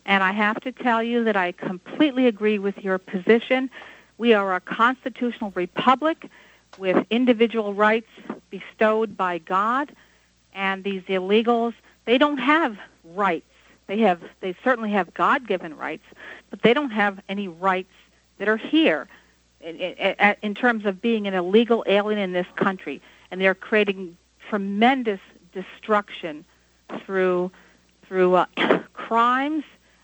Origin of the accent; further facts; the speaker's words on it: United States; I don't speak Spanish. I'm an American.